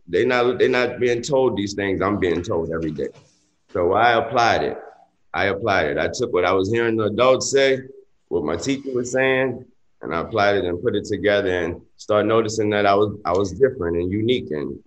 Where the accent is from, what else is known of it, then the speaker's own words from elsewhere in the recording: New Orleans, Louisiana, United States; I grew up in New Orleans.